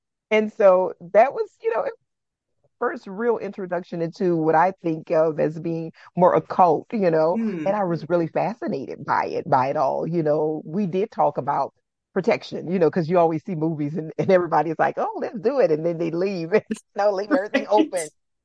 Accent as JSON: {"language": "English", "town": "New Orleans", "region": "Louisiana", "country": "United States", "tie": "born or raised there", "said": "I growing up in New Orleans, there wasn't a lot of you know, just shunning people for"}